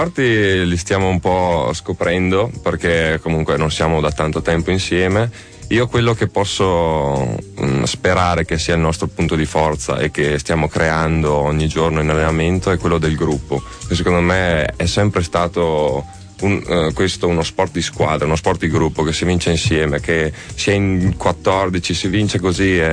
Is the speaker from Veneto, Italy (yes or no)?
yes; Colognola ai Colli, Veneto, Italy; un'oretta da casa, sono di Verona, vicino Verona, esattamente tra Verona e Vicenza.